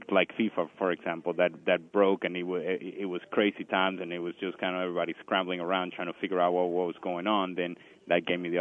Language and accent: English; Caracas, Capital District, Venezuela; now in United States; there wasn't much snow growing up in Caracas, Venezuela, as you may very well know.